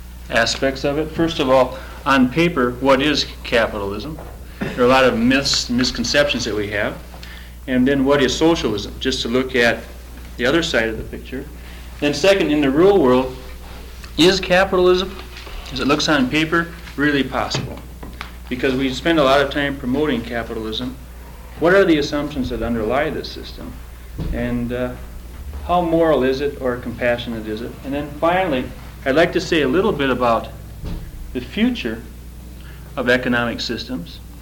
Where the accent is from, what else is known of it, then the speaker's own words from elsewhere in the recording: Decorah, Iowa, United States; I'm from Decorah, Iowa, the northeast part of Iowa.